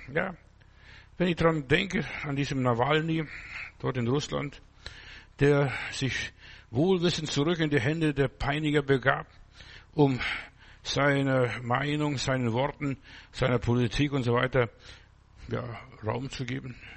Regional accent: Germany; Ich bin ein Deutscher und ich bin ein Himmelsbürger, beides zusammen, ja.

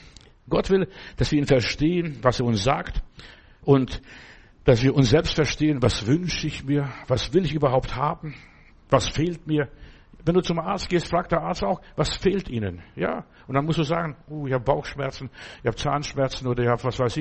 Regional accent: Germany; damit ich auch unterwegs Fernseh oder die Programme aus meiner Heimat, aus Deutschland oder wo auch immer, wo ich bin, hören kann

